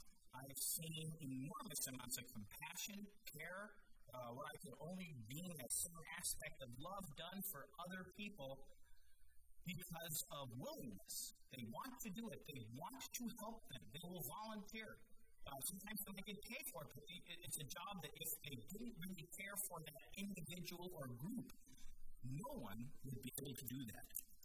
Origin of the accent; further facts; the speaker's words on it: Denver, Colorado, United States; When I was growing up in Denver